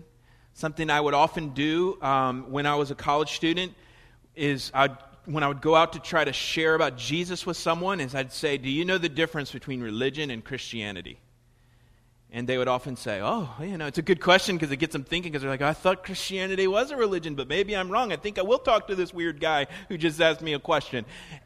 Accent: Florida, United States; now in Raleigh, United States; and I'm from Florida, and my family's from South and Central Florida, so I'm not as Southern, even though I may sound it.

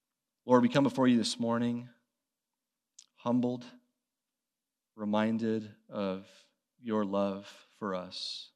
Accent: Seattle, Washington, United States; We come from Seattle. We're visiting from Seattle

